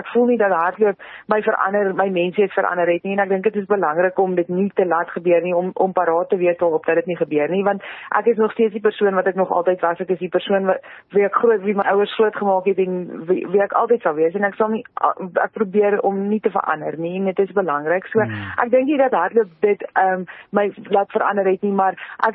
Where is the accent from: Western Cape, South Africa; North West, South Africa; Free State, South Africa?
Free State, South Africa; soos jy sê gebore en groot geword daar in die Vrystaat, dit was definitief nie op my plan vir my toekoms nie